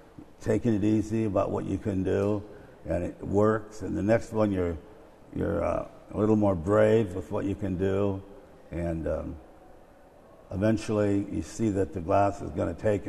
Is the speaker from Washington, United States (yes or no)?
yes; Washington, United States; I was raised on Puget Sound in Washington State, and I've spent a lot of time on islands.